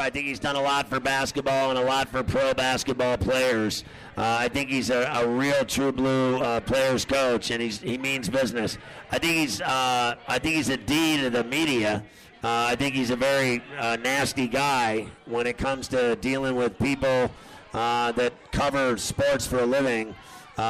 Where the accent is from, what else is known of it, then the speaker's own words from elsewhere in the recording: Pittsburgh, Pennsylvania, United States; I used to call them Jody's when I grew up in Pittsburgh.